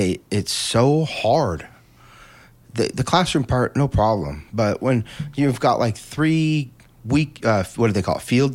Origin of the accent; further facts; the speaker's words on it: Coos Bay, Oregon, United States; I grew up in Coos Bay. It ain't no joke.